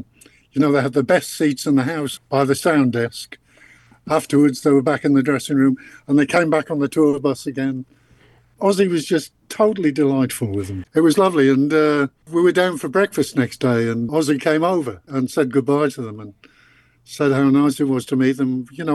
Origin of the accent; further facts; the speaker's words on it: Sunderland, North East England, United Kingdom; There was a society up in Sunderland, my hometown, called the Sunderland Pianoforte Society that had a recital